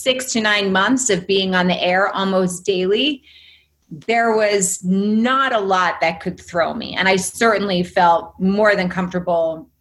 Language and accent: English; Illinois, United States; born there; I was born in Illinois.